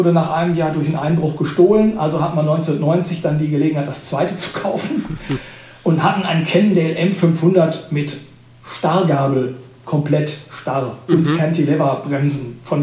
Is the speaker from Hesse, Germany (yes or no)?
no; North Rhine-Westphalia, Germany; ich komme gebürtig aus dem Sauerland